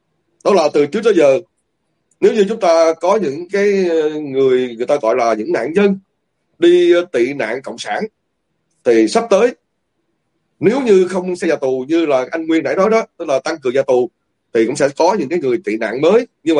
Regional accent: Southern Vietnam, Vietnam; tôi biết tôi là người dân miền Nam

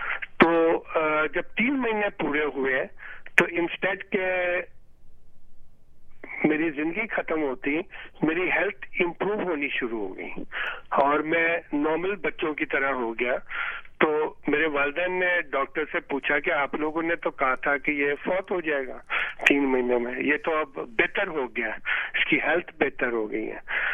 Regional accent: Pakistan; لیکن میں نے اپنی نیشنلٹی نہیں چینج کی, میں ابھی تک پاکستانی نیشنل ہوں اور میں اپنے ملک میں رہتا ہوں

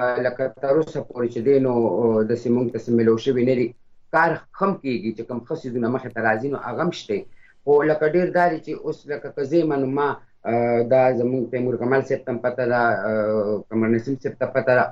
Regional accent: Mardan, Khyber Pakhtunkhwa, Pakistan; زه خپل د مردان یم

